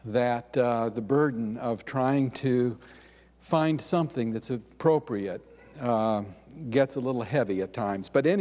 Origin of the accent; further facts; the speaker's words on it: Camino, California, United States; I was raised in Camino, just up Highway 50 here, a little bit east of Placerville.